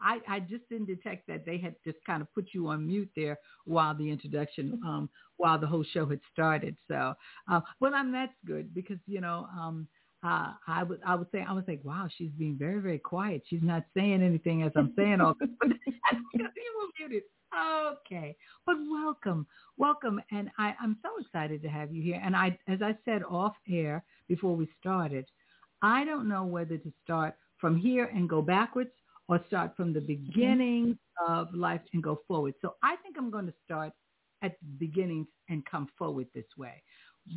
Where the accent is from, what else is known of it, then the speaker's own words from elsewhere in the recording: New York City, New York, United States; now in Lehigh Valley, United States; I'm a New York born and raised, and you know I love my mm-hmm. New York City. But I really love being here.